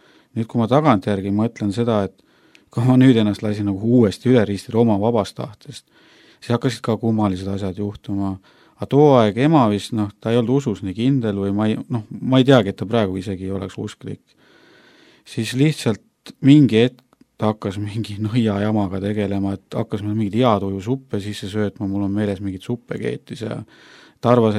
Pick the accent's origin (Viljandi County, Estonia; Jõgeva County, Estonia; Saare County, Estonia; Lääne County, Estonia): Jõgeva County, Estonia; Jõgeva; born there; Ma olen sündinud Jõgeval